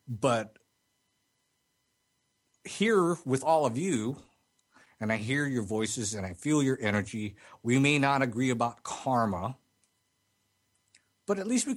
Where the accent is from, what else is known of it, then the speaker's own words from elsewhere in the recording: Philippines; for I am Filipino as well.